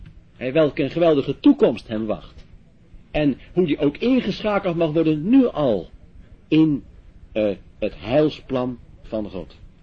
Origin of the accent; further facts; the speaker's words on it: West Netherlands, Netherlands; Maar in het westen waar ik vandaan kom ik in Amsterdam waar ik werk en ook in Den Haag en ook wel in Leiden